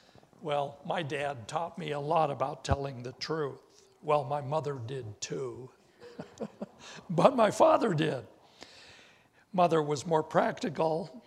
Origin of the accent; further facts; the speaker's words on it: Wendell, Idaho, United States; born there; I was born in Wendell, Idaho.